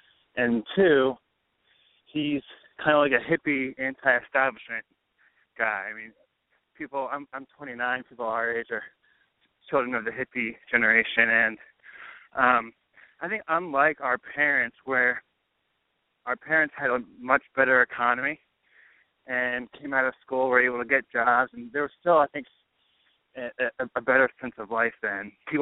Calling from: Philadelphia, Pennsylvania, United States; Philadelphia.

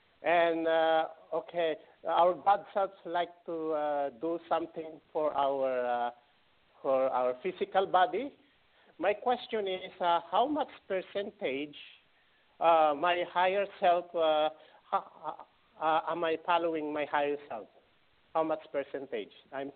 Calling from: Perth, Western Australia, Australia; I'm calling from Perth, Australia.

